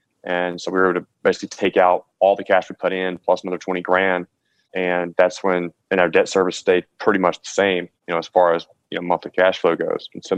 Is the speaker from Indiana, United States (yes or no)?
no; Fulton, Mississippi, United States; So born and raised in Fulton, Mississippi, small town